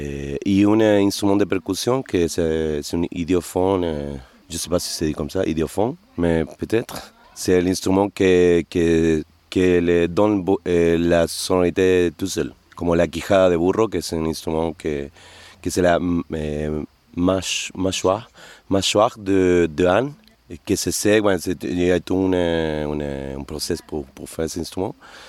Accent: Chile; French is a second language; je viens du Chili, je suis musicien depuis 20 ans

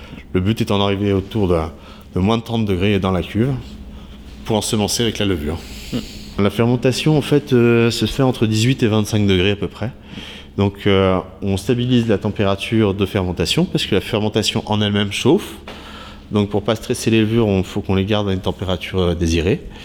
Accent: Troyes, Grand Est, France; now in Lozère, France; Je viens de Troyes, en fait, dans la région Champagne. Je suis arrivé en Lozère un peu par hasard.

